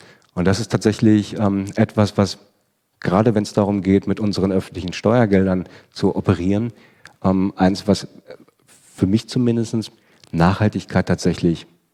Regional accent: Berlin, Germany; also ich als Berliner habe das Thema nicht ganz so

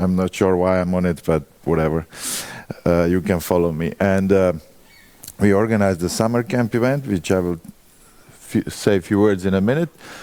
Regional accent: Croatia; I'm from Croatia.

